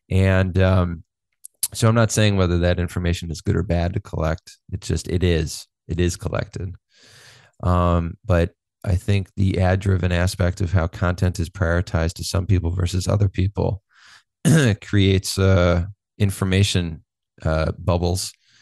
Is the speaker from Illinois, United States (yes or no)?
yes; Chicago, Illinois, United States; You know, as much as I grew up in Wrigley Field, I would say Michael Jordan.